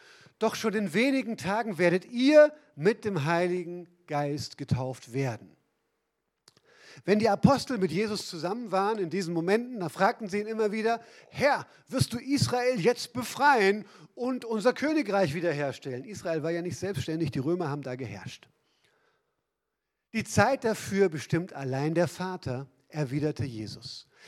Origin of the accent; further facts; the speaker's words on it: Northern Germany, Germany; Weil ich kenne Rasenmähen als Norddeutscher. Ja? Auf dem flachen Land, du, mein Jung, na, da geht das gut.